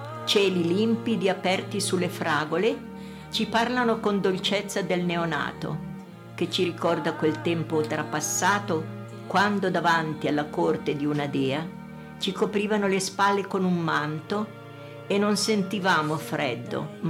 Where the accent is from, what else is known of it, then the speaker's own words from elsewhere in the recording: Olgiate Comasco, Lombardy, Italy; sono di Olgiate Comasco